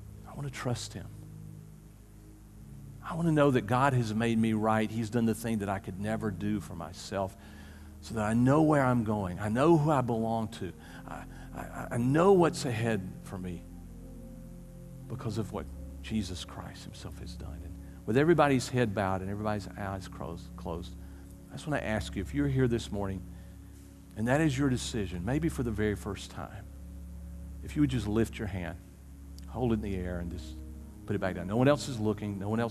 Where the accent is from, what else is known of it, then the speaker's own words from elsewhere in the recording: Easley, South Carolina, United States; You know, I grew up in Easley, 6,000 people, you know, and I'm educated.